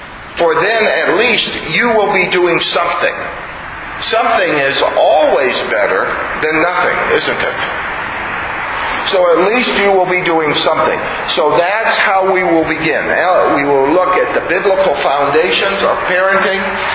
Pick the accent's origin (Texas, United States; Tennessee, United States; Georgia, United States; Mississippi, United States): Texas, United States; Houston; Now, I'm from Houston, which is very, very humid.